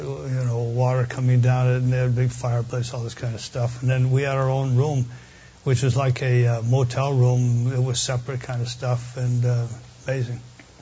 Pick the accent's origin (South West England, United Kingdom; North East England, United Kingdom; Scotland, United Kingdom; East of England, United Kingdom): Scotland, United Kingdom; Well, being Scottish, I'd pay for a motel room.